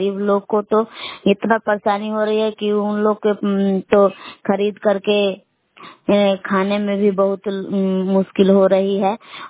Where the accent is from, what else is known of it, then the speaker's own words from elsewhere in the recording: Belang, Bihar, India; ग्राम बेलांग जिला कैमूर भभुआ के निवासी हूँ।